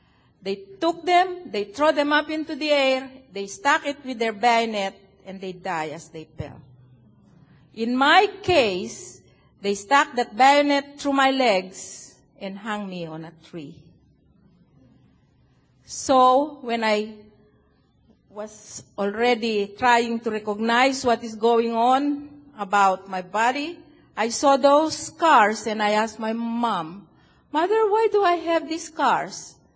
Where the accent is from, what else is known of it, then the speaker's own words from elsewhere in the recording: Philippines; English is a second language; I'm a Filipino, you can tell, because of my nose.